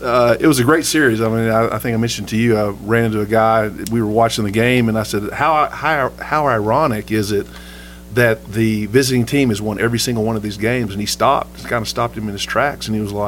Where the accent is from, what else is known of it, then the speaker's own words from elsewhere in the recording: Odessa, Texas, United States; actually, born and raised in Odessa.